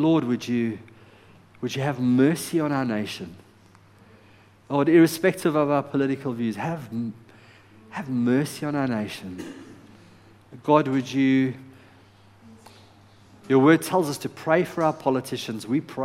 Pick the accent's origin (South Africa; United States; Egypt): South Africa; I'm South African.